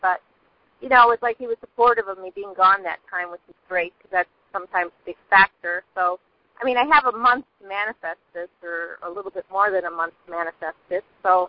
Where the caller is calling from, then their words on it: Boca Raton, Florida, United States; From Boca Raton, Florida.